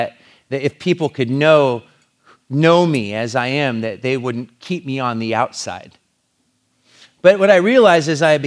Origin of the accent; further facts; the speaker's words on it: Longview, United States; we went to my hometown of Longview.